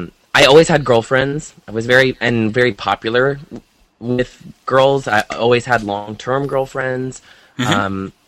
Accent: Iowa, United States; Well, I grew up in Iowa, and I always lived in very, very small towns

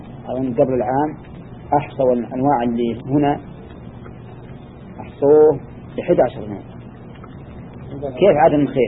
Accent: Al-Qassim, Saudi Arabia; خصوصا عندنا في القصيم غالبها من الشجر

